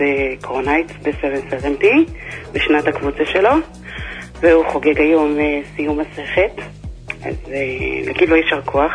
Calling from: Lod, Central District, Israel; אני מדברת מלוד

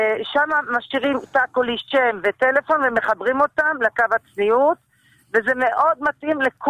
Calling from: Jerusalem, Jerusalem District, Israel; אני מדברת מירושלים.

